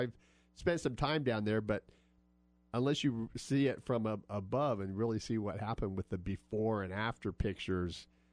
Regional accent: Idaho, United States; moved away; You know, I'm from Idaho. I moved here in 95.

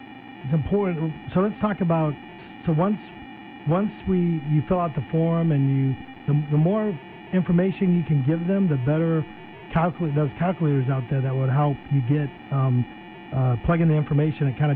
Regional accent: Yuma, Arizona, United States; I'm from East County, Yuma, born, you know, raised.

